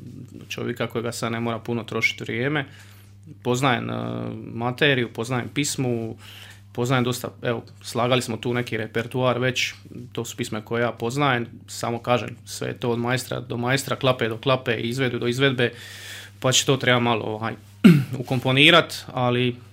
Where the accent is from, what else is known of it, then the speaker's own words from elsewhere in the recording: Dubrava, Split-Dalmatia County, Croatia; znači ja sam inače iz Dubrave